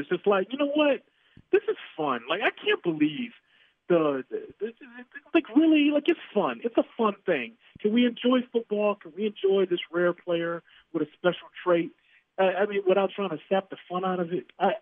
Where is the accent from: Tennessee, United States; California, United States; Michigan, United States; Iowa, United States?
Michigan, United States; Detroit; now in Kansas City, United States; Like, you guys know I grew up in Detroit. Like, my team's the Lions or whatever. But I lived here 12 years.